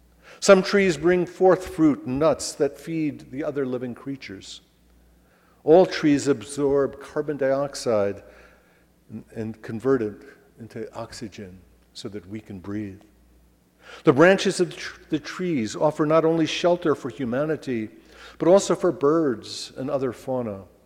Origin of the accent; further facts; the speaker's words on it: New Jersey, United States; which growing up in New Jersey, I believed existed for the purpose of educating us New Jerseyans